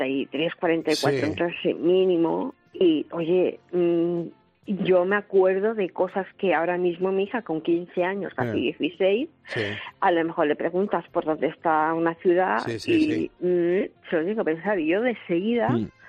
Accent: Barcelona, Catalonia, Spain; yo soy de Barcelona.

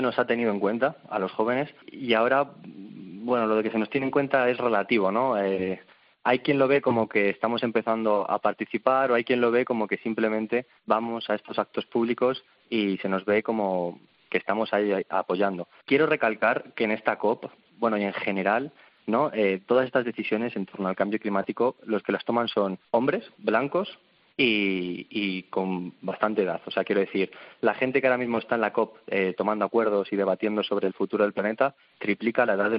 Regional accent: Guadarrama, Community of Madrid, Spain; soy de la Sierra de Guadarrama, más en concreto en Guadarrama.

